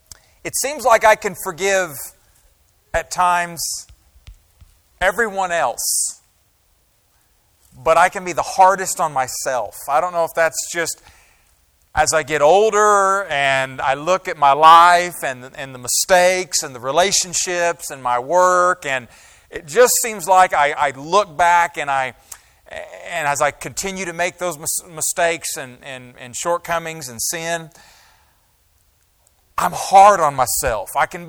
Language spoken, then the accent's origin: English; Tulsa, Oklahoma, United States; And I grew up in the Tulsa area, of course. So born and raised in Tulsa, grew up at 10th and Rockford.